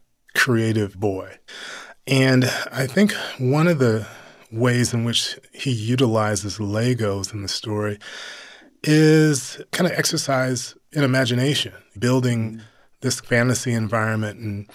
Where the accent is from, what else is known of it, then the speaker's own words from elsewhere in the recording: Missouri, United States; Well, I myself was born and raised in Missouri, but I've spent a lot of time in Harlem.